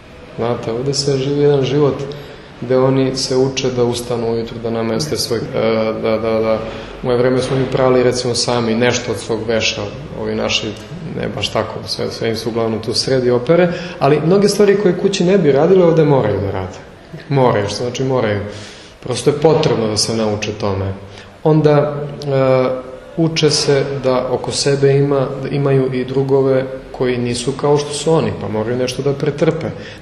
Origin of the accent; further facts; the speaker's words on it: Southern Serbia, Serbia; ja sam iz Južne Srbije